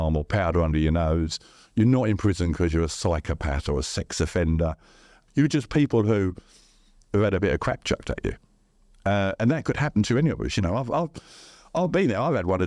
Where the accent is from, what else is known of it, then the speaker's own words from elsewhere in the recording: London, United Kingdom; I come from the East End of London